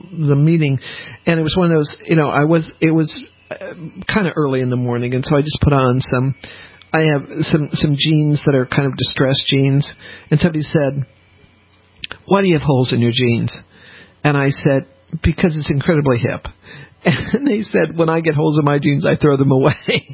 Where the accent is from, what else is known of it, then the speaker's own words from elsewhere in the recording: the South, United States; accent: Southern; My southern accent comes out much more.